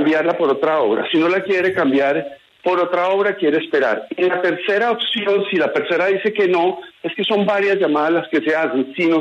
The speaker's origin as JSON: {"language": "Spanish", "country": "Colombia", "said": "No estamos aquí como empresarios, ganando como empresarios. Estamos como colombianos, juntos, una junta directiva"}